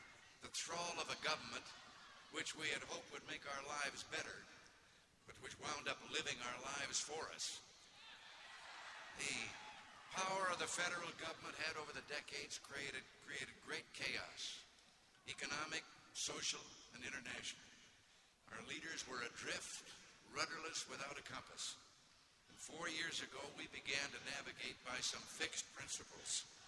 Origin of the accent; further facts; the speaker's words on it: Midwest, United States; I'm from the Midwest, and I've always felt that the Midwest, states like this one, are kind of the heartland of America.